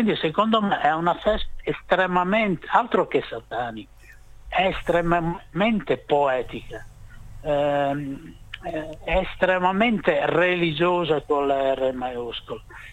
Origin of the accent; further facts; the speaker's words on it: Emilia-Romagna, Italy; Io faccio un esempio che riguarda la mia terra, la Romagna.